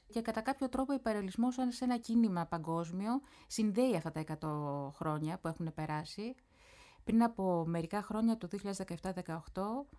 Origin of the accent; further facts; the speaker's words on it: Orchomenos, Central Greece, Greece; εγώ μεγάλωσα στον Ορχομενό Βιωτίας, σε μια εποχή στη δεκαετία του 80 που φυσικά ήταν πριν από το ίντερνετ.